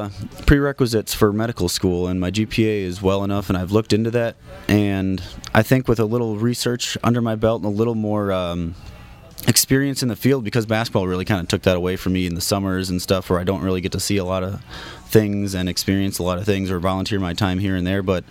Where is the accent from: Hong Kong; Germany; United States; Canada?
United States; Waupun, Wisconsin; I come from Waupun, Wisconsin, which is about 4.5 hours away from here.